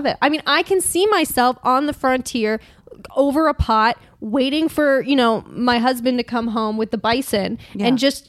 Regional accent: Los Angeles, California, United States; LA, baby.

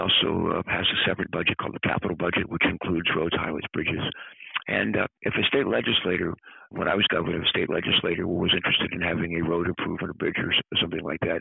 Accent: Delaware, United States; I'm a Democrat from Delaware, but we work well together.

